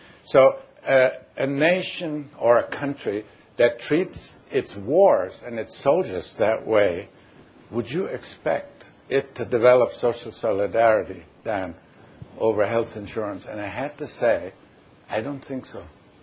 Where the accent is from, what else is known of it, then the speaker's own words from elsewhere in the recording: Germany; now in Canada; And I have lived in two nations. Germany, I grew up, it's a nation. You sense it when you're there. So, and Canada. I'm still a Canadian as well.